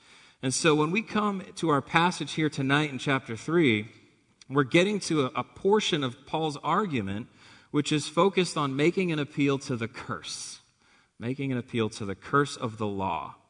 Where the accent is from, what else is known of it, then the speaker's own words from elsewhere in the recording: Massachusetts, United States; I'm from Massachusetts, so I was raised correctly as a Red Sox fan.